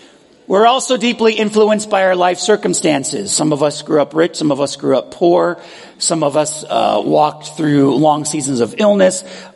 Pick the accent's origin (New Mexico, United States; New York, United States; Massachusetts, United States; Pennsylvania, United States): New York, United States; Buffalo; Grew up in a suburb of Buffalo in western New York. My dad was an auto executive. I grew up in the Roman Catholic Church.